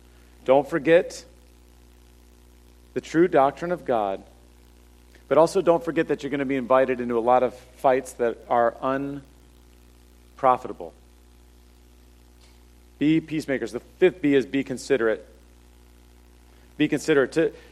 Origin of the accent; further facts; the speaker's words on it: Washington, District of Columbia, United States; I grew up in the early 90s when, I grew up around Washington, D.C., and it was really cool to wear untied Timberland boots.